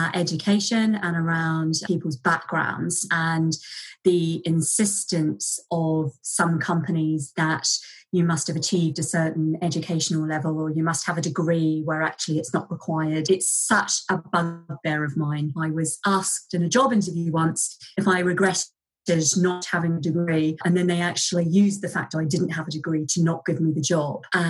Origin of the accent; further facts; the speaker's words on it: New Zealand; I grew up in New Zealand, left school at 16.